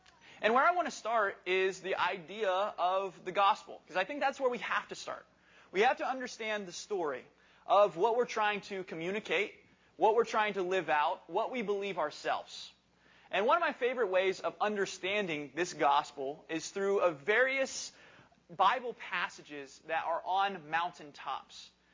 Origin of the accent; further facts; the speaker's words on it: Knoxville, Tennessee, United States; also born or lived in Bowling Green, Kentucky; now in New Jersey, United States; I grew up in Knoxville, Tennessee, spent some time up in Bowling Green, Kentucky.